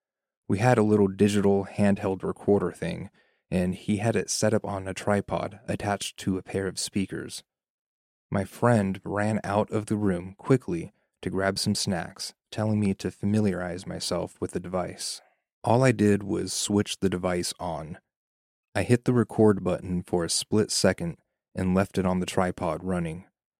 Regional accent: England, United Kingdom; I'm from England.

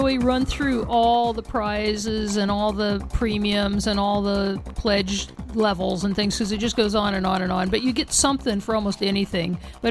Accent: Iowa, United States; I grew up in Iowa, man. We had to read that in school.

